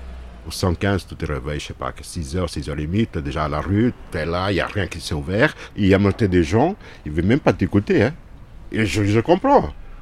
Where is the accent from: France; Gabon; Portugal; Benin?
Portugal; j'ai 54 ans, je viens de Portugal.